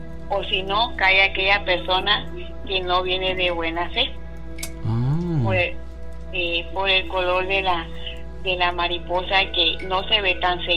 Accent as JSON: {"language": "Spanish", "town": "Mazatlán", "region": "Sinaloa", "country": "Mexico", "said": "Aquí saludándoles de mi tierra Mazatlán, Sinaloa."}